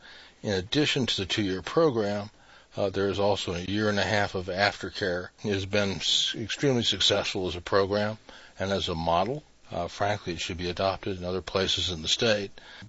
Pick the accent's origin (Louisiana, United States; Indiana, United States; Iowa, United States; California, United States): Iowa, United States; Iowa City; born there; I was born in Iowa City, Iowa. My father was employed by the Veterans Administration, so we traveled all over the eastern United States.